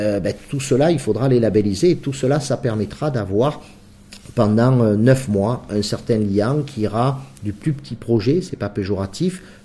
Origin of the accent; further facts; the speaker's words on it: Marseille, Provence-Alpes-Côte d'Azur, France; accent: Marseille; Mais mon accent marseillais me rend ridicule lorsque j'essaie de mettre 4 mots en anglais.